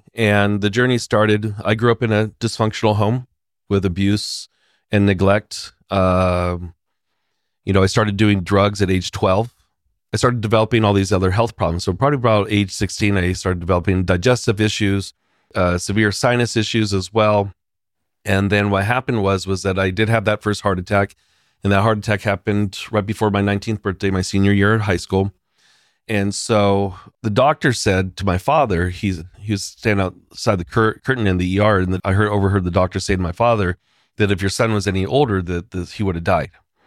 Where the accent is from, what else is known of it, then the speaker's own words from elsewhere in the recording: San Jose, California, United States; I grew up in East San Jose and I was getting jumped.